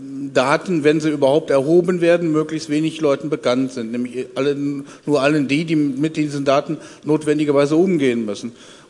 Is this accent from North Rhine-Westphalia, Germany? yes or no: yes; North Rhine-Westphalia, Germany; ich bin aus Nordrhein-Westfalen